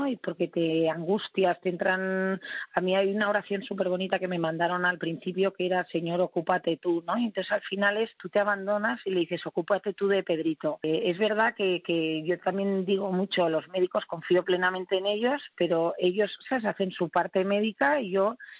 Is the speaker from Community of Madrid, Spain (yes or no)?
no; Basque Country, Spain; soy vasca y a mí hablar de mis sentimientos me da un poco de vergüenza